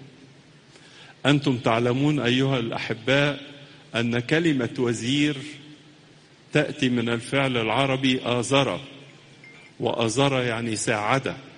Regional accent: Egypt; وهي بالحقيقة فخر لنا كلنا كمصريين

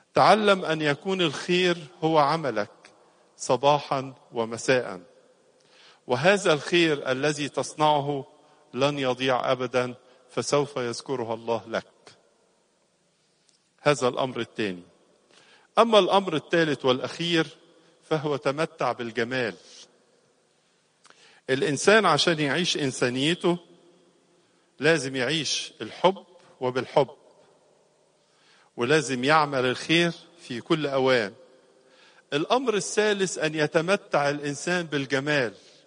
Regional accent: Egypt; ومن أجل بلادنا مصر ومن أجل كل المسؤولين فيها

